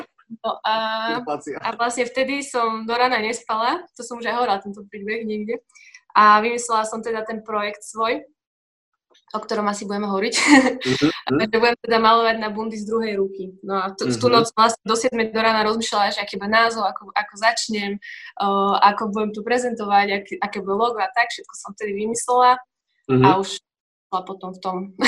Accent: Nitrianske Pravno, Trenčín Region, Slovakia; som z Nitrianskeho Právna. Mm-hmm. To je taká väčšia dedina pri Prievidzi, 13 km odtiaľ.

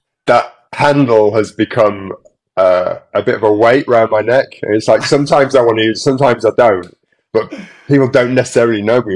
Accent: Yorkshire and the Humber, United Kingdom; moved away as an adult; now in London, United Kingdom; as you said. I'm originally from Yorkshire. I've been living in London now for 30 years. I'm getting really old. I'm like 51 now.

